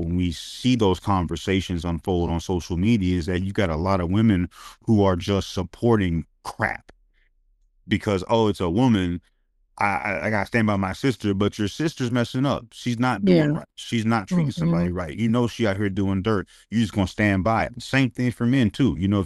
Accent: Southern United States, United States; I grew up in the Bible Belt thinking that piety and poverty were synonymous.

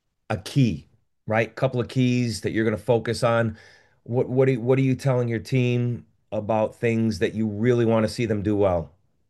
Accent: Connecticut, United States; I'm from Connecticut and I root for UConn

